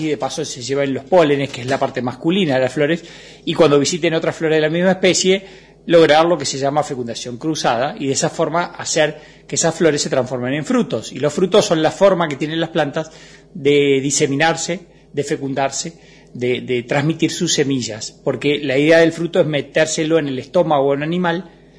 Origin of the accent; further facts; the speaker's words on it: Villa Huidobro, Córdoba, Argentina; moved away; Yo soy nativo de un pueblo que se llama Villa Huidobro, que es provincia de Córdoba, sí. Uh-huh. Y bueno, después me vine más al norte, en realidad anduve haciendo transhumancia por distintas partes del país